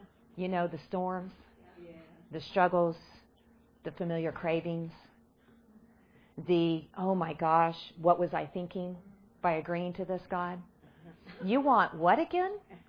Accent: Texas, United States; I mean, come on, we're from Texas. We can handle a little heat.

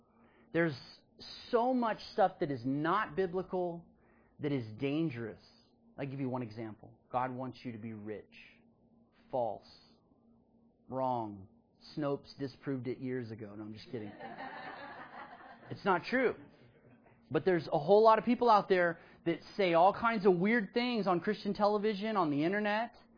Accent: Austin, Texas, United States; because I grew up in Austin.

